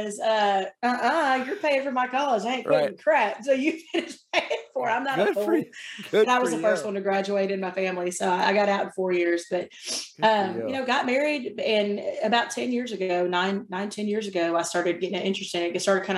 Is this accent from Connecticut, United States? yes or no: no; Arkansas, United States; I mean, I was from Arkansas. You didn't have the internet back then.